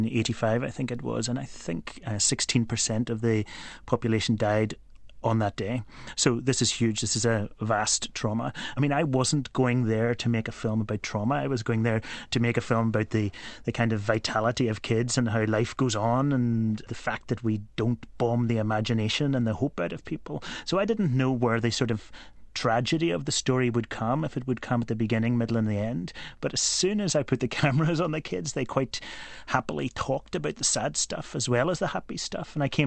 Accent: Northern Ireland, United Kingdom; This was the 70s when I was growing up. Not a good time for Northern Ireland, it has to be said

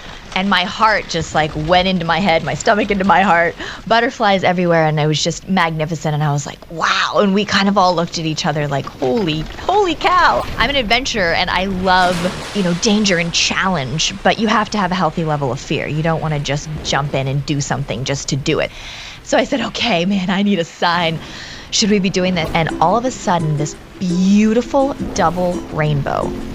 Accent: Hawaii, United States; Growing up in Hawaii, we didn't have a home at first. And we would literally sleep out on the lava rocks in our sleeping bags while we built our home.

